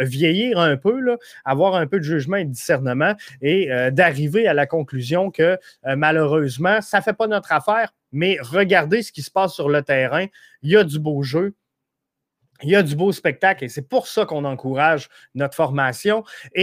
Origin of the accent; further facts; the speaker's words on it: Rivière-du-Loup, Quebec, Canada; Moi, je viens de Rivière-du-Loup, gang. Je suis à 4 heures de route du stade Saputo.